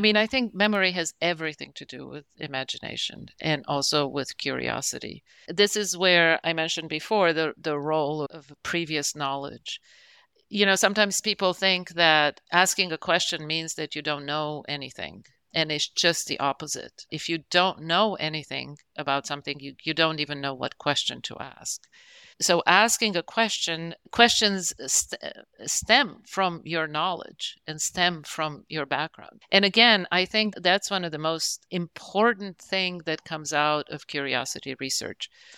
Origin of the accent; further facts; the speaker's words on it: Israel; you asked how growing up in Israel influenced where I am.